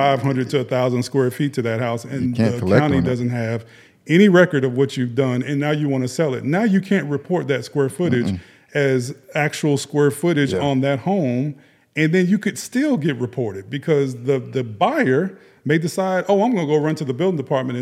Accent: Miami, Florida, United States; I'm from Miami, Florida, and we have seen so many people.

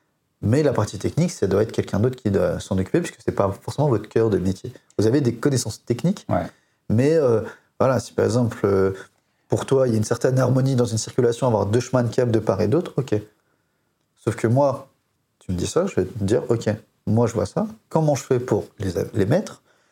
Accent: France; c'est que nous sommes Français, nous sommes Latins

